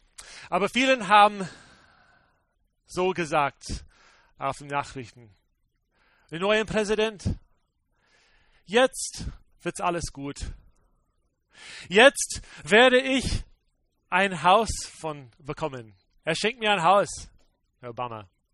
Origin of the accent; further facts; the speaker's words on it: United States; German is a second language; in den USA, wo ich aufgewachsen bin, meine Frau aufgewachsen bin.